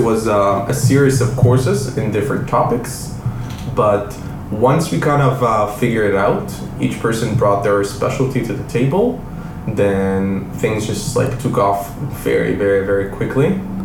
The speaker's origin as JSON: {"language": "English", "country": "Israel", "said": "But I come from Israel, which is 8 million people that lives in that country, very small country."}